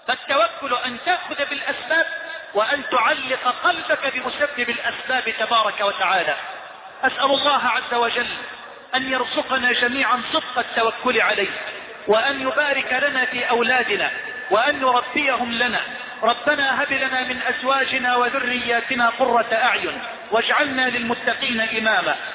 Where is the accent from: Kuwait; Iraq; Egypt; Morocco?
Egypt; بلدنا مصر